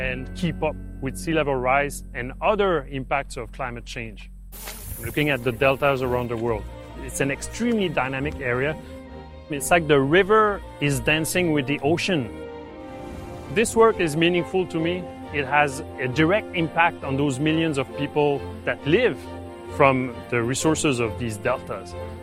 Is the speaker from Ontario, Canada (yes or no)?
no; Jonquière, Quebec, Canada; I'm from Quebec, Canada, from a city called Jonquière.